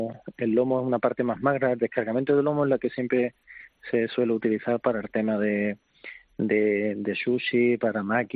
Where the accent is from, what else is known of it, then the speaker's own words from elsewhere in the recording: Barbate, Andalusia, Spain; Yo soy de Barbate